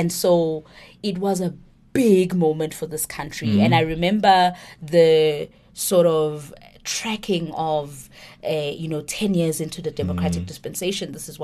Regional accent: Estcourt, KwaZulu-Natal, South Africa; I am originally from Estcourt. Mm-hmm. It's a small town in KZN.

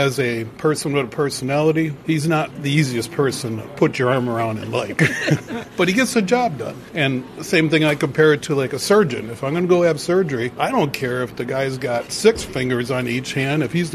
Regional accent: Wisconsin, United States; from the Wisconsin area.

